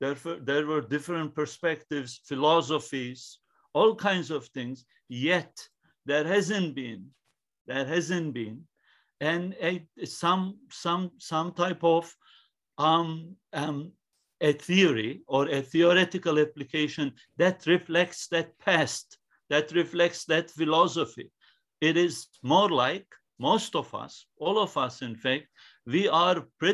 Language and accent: English; Konya, Turkey; English is a second language; I was from the land of Sufi, right? I grew up in Konya.